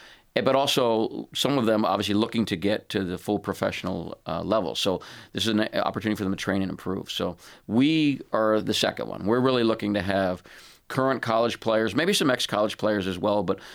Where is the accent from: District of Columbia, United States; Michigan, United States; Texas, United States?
District of Columbia, United States; Washington; When I was a kid, I grew up in Washington, D.C. I started going to pro games when I was probably 8 or 9.